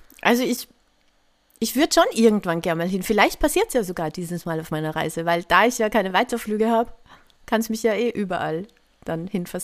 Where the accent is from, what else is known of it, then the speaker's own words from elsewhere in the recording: Salzburg, Austria; Und das ist halt 20 Kilometer von meinem Dorf, wo ich aufgewachsen bin, entfernt oder so.